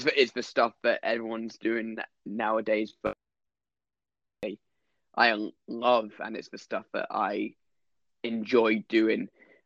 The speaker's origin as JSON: {"language": "English", "region": "Scotland", "country": "United Kingdom", "said": "I think you can tell by my accent, I'm not really much of a traditional Scottish person."}